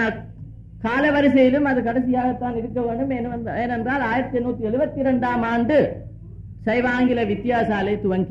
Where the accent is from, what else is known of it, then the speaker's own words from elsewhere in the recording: Jaffna, Northern Province, Sri Lanka; நான் வண்ணார் பண்ணையைச் சேர்ந்தவன், நான் இப்பொழுதும் யாழ்ப்பாணத்தைச் சேர்ந்தவன்